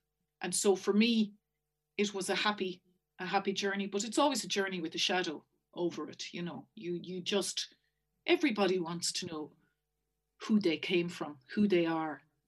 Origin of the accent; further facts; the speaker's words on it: Castle Pollard, Westmeath, Ireland; born there; I was born in Castle Pollard, one of the many mother and baby homes, in 1962.